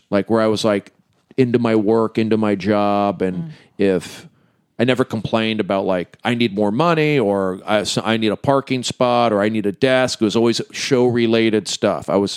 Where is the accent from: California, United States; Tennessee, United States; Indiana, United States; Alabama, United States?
California, United States; I'm from the Valley.